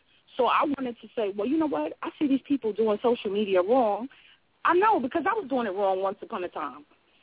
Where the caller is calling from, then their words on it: South Carolina, United States; also born or lived in Brooklyn, United States; I'm calling in from South Carolina by way of Brooklyn, New York.